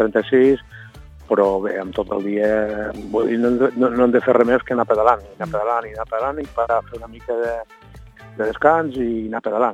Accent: Roses, Catalonia, Spain; ja saps que jo soc de Roses.

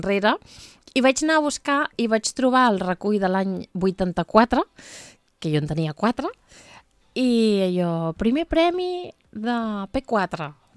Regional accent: Vilassar de Mar, Catalonia, Spain; Jo vinc de Vilassar de Mar, del Maresme.

